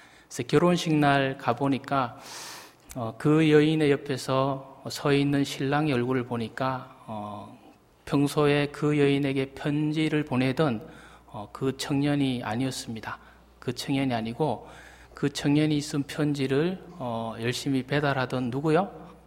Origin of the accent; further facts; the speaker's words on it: Cheongsong, North Gyeongsang, South Korea; 제 고향에 가면 청송교도소가 있습니다.